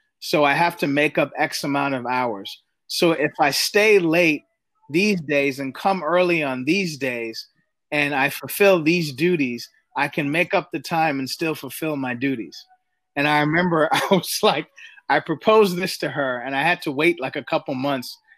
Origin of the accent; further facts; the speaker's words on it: New York City, New York, United States; growing up in New York City, I didn't drive until I was 25.